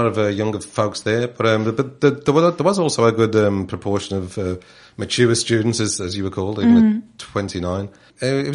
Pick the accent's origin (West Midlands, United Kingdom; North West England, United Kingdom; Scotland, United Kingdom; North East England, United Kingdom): West Midlands, United Kingdom; Birmingham; I did, yes. I was born and bred in Birmingham.